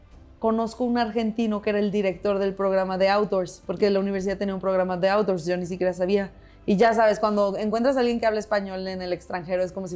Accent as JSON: {"language": "Spanish", "town": "León", "region": "Guanajuato", "country": "Mexico", "tie": "born or raised there", "said": "yo crecí jugando fútbol aquí en León."}